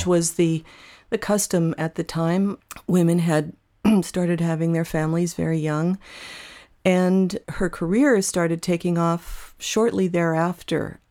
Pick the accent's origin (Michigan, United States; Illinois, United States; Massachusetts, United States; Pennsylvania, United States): Illinois, United States; Chicago; born there; also born or lived in California; she divorced my father, who I was born in Chicago, and then she married a radio disc jockey, and they moved to California from Chicago.